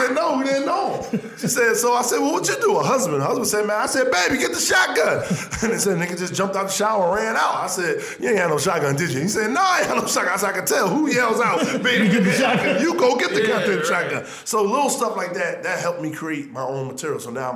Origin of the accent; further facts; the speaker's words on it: Philadelphia, Pennsylvania, United States; I'm from North Philly, too. So I'm always watching my whereabouts